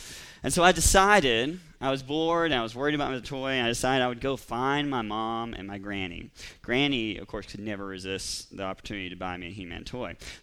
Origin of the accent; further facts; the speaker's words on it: Counts, Tennessee, United States; Now, I grew up in Counts, Tennessee, And the place to go was Crump, the Crump Flea Market.